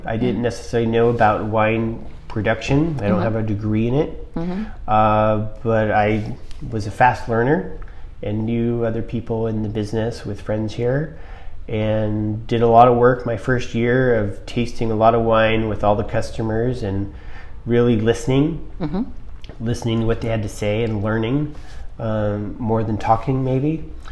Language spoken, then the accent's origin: English; California, United States; I grew up here in the Bay Area, okay. Just outside San Francisco in the East Bay.